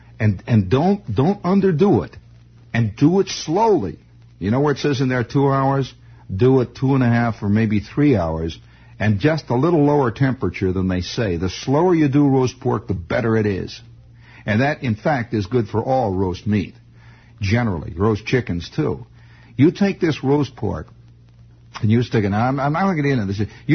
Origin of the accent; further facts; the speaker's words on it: Chicago, Illinois, United States; was in the north side of Chicago, which was where I originally festered. I was not born in Indiana. I was born in Chicago. And this was in the very close vicinity of Lincoln and Belmont.